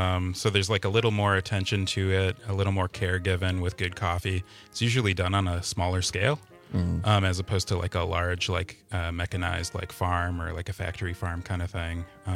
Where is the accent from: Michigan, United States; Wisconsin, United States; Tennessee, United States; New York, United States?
Wisconsin, United States; Milwaukee; now in Madison, United States; I'm from Milwaukee originally.